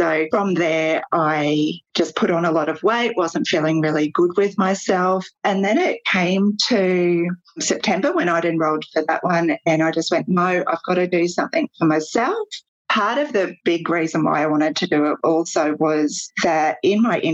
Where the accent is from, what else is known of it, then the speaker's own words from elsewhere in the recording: Toowoomba, Queensland, Australia; I'm from Toowoomba and I have three beautiful boys. I'm 45, turning 46 this year